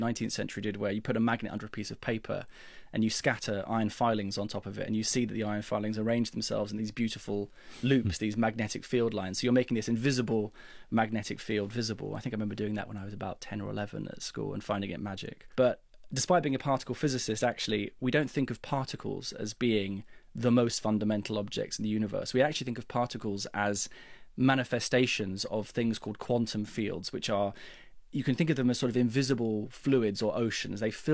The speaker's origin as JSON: {"language": "English", "town": "Bromley", "region": "London", "country": "United Kingdom", "tie": "born or raised there", "said": "So I grew up in Bromley in southeast London. My parents both worked for British Telecom. So I had a sort of a fairly ordinary, I guess, middle-class upbringing, went to a local Church of England school."}